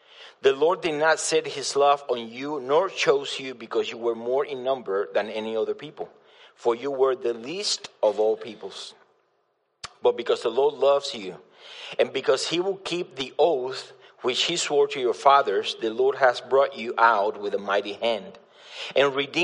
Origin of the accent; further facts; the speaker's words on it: Cuba; moved away as an adult; now in United States; I'm the pastor of House of Prayer, Florida, and I was born and raised in Cuba. I came here at the age of 22